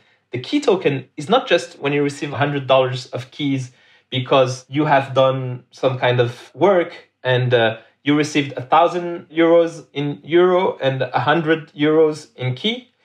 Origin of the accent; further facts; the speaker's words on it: Morocco; English is a second language; I was born in Morocco, and in Morocco, when I was 11, we're in 1998